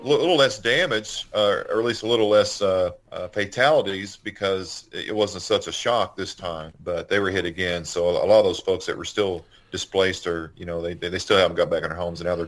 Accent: Estill County, Kentucky, United States; Ravenna is a little town just over the mountain from where I grew up in Estill County, Kentucky.

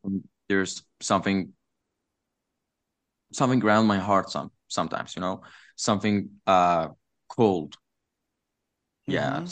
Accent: Iran; from Iran, and this is my first time that I'm on the air

